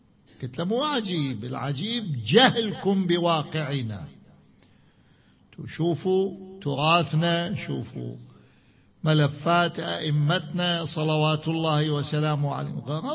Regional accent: Najaf, Najaf Governorate, Iraq; قلت له أنا من النجف الأشرف

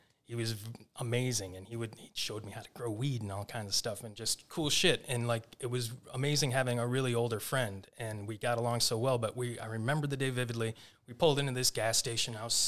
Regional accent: Flint, Michigan, United States; So I'm originally from Flint, Michigan.

